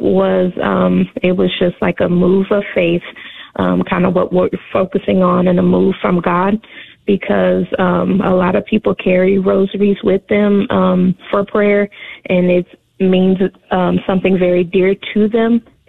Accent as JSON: {"language": "English", "town": "Dallas", "region": "Texas", "country": "United States", "said": "Again, I am 40, a young mom, children 8, 10, and 14. And we are from North Dallas, and we attend church in the southern Dallas area."}